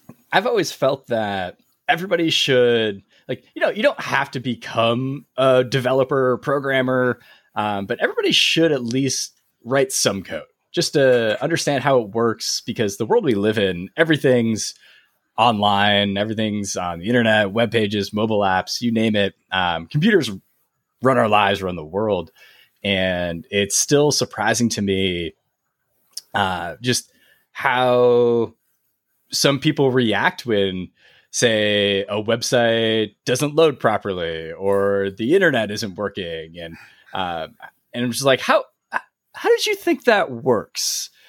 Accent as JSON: {"language": "English", "country": "United States", "tie": "born or raised there", "said": "I grew up in the States, if you couldn't tell by my accent."}